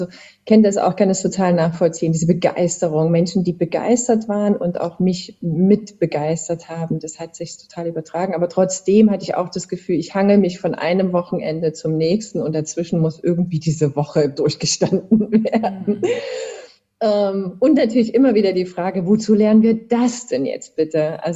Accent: Chemnitz, Saxony, Germany; Ich habe Abitur gemacht in Chemnitz. Du sagtest, das ist meine Heimatstadt.

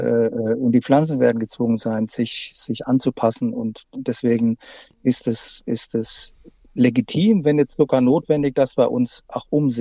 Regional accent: Rhineland-Palatinate, Germany; wie es bei uns in der Pfalz, gerade in der Pfalz, immer heißer und trockener wird.

